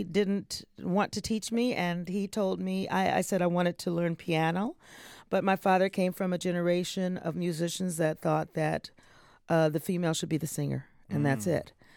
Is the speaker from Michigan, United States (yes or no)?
yes; Flint, Michigan, United States; I grew up in Flint, Michigan. So when Motown started in 59, you know, I was right there.